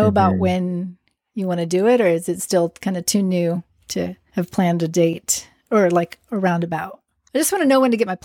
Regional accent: Austin, Texas, United States; when I was younger, I'm from Austin, and it's a pretty, you know, keep Austin weird. It's ideally a good city to be gay in, right?

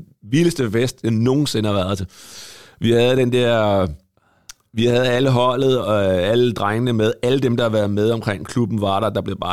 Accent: Næstved, Zealand, Denmark; Jeg kommer hjemme fra Næstved

